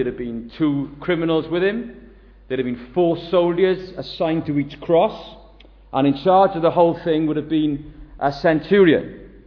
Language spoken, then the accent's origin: English; Wales, United Kingdom; I'm from the Welsh Valley, so I can look after myself